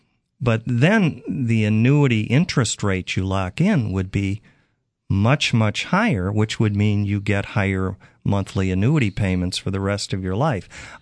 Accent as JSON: {"language": "English", "town": "Chicago", "region": "Illinois", "country": "United States", "tie": "born or raised there", "moved": "yes", "said": "he was from Chicago, my hometown, so I felt a little empathy for him. And he said, do you know any lawyers in Chicago? I don't. I've been away for 30 years."}